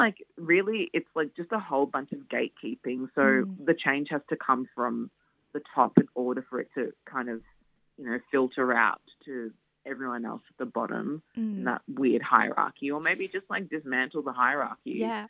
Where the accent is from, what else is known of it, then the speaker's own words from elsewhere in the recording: Nigeria; I'm Nigerian, and in a Nigerian household